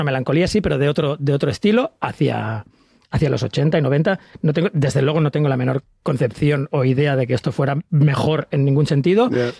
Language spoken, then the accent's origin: Spanish; Sant Boi de Llobregat, Catalonia, Spain; No, y aparte vengo de San Boy. Todo cerraba a las 9.